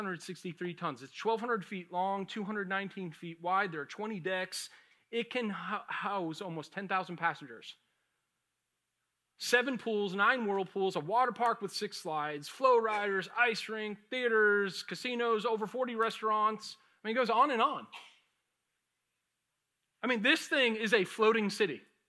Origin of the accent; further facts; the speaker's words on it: Boston, Massachusetts, United States; I grew up in Boston. I was a city boy.